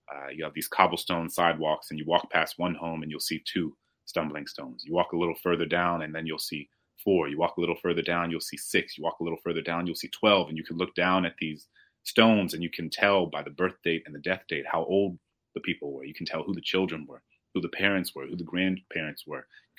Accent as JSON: {"language": "English", "town": "New Orleans", "region": "Louisiana", "country": "United States", "tie": "born or raised there", "said": "And so I was looking around my hometown in New Orleans"}